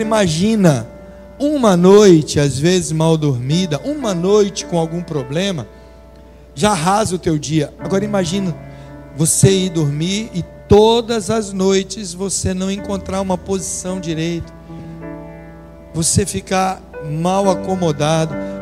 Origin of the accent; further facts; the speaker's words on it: Rio de Janeiro, Brazil; Eu falei, eu sou carioca.